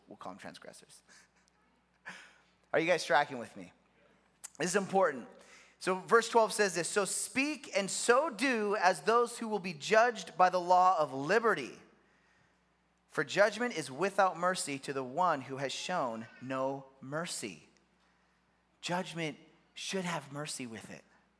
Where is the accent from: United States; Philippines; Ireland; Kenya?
Kenya; I grew up in Africa. I'm in Kenya. All of my friends were black.